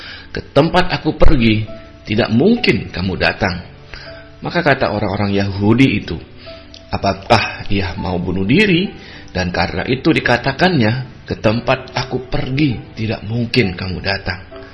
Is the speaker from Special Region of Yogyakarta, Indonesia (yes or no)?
no; Pontianak, West Kalimantan, Indonesia; born there; saya saat ini berada di kota kelahiran saya, di Pontianak, Kalimantan Barat.